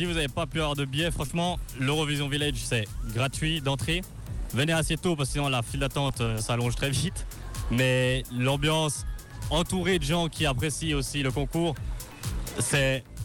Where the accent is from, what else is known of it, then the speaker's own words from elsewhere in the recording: Fribourg, Switzerland; Alors moi, je viens de Villeneuve-Fribourg. Donc c'est juste à côté de Lucent et tout près de Payerne.